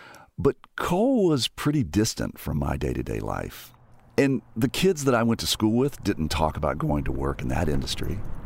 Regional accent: Charleston, West Virginia, United States; I didn't think about it much when I was growing up in Charleston. I was a city kid. My dad was a lawyer.

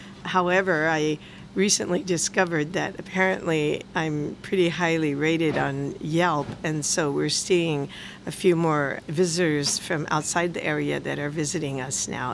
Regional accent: Reedley, California, United States; now in Morro Bay, United States; Yes, I did. I grew up in Reedley, California, and I was formerly a teacher over there. And when our kids grew up and my husband retired, we decided to move over here to the coast, and that's how we ended up in Morro Bay.

